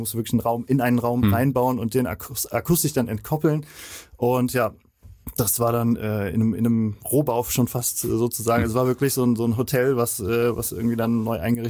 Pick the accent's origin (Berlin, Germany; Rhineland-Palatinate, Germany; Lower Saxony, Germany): Rhineland-Palatinate, Germany; Andernach; Ich komme aus Andernach, das ist in der Nähe von Koblenz, so 20 Kilometer entfernt ungefähr.